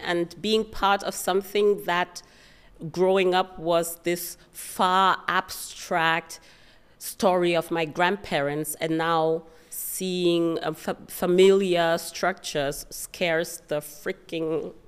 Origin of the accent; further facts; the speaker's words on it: Germany; I remember growing up in Germany and talking to my grandparents who were alive during World War II